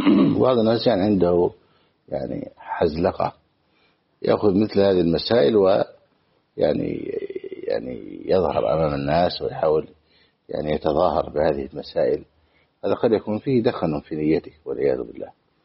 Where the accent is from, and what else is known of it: Egypt